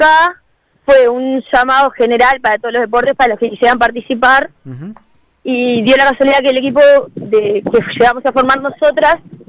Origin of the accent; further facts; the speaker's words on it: Montevideo, Uruguay; now in Maldonado, Uruguay; Sí, yo en mi caso por lo menos soy de Montevideo. Yo elegí venirme a estudiar a Maldonado.